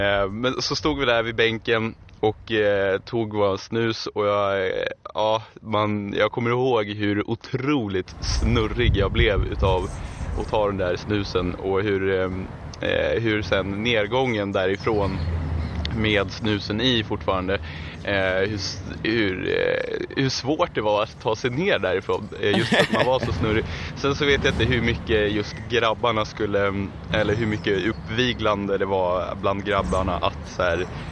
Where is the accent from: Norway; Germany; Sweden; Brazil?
Germany; Swedish is a second language; Jag som tysk borde ju veta, men jag har ju anammat någon form av... ditt uttal här, så att jag hoppas på att det inte min tyska sida blir allt för förelämpad.